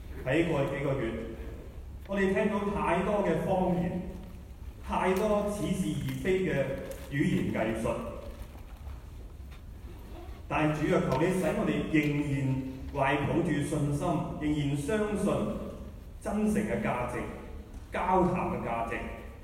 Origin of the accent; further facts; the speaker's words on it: Hong Kong; 但我们香港人走到今天，我们找不到路